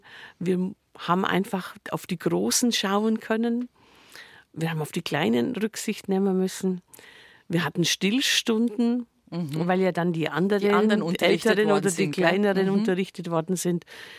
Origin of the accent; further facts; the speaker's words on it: Ermengerst, Bavaria, Germany; Ich bin im Umland von Kempten, ganz genau aus dem Dorf Ermengerst, der Gemeinde Wickensbach. Und die Stadt Kempten ist meine Heimat natürlich mit.